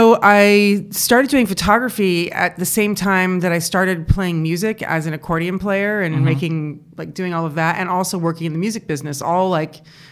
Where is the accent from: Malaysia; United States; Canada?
United States; Los Angeles, California; because growing up in Los Angeles, I was just like, I don't want to be a part of that.